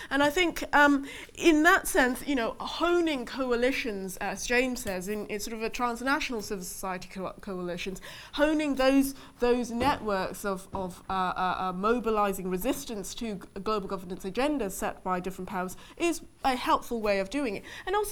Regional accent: Malaysia; I am from Malaysia and I did go through the privatisation process.

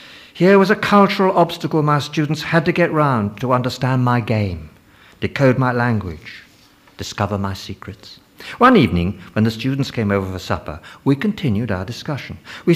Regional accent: United Kingdom; accent: British; My one immediate asset seemed to be my British voice. My peculiar accent was something, however, of a cultural barrier.

